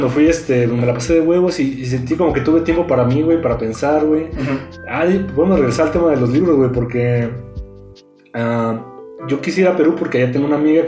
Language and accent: Spanish; Mexico; Pues es que como mexicanos no queremos saber